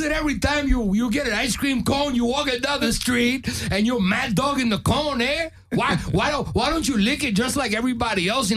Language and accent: English; New York City, New York, United States; Puerto Ricans, look, I grew up in New York City.